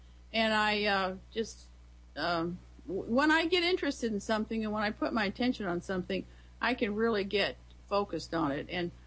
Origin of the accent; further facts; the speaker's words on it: United States; born there; I mean, I'm fully American. I was born here and all, but I do have a all German family background.